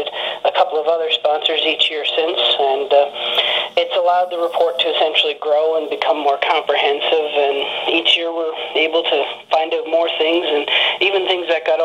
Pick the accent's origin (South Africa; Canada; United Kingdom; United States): Canada; Well, being a Canadian that's involved with K-12 online learning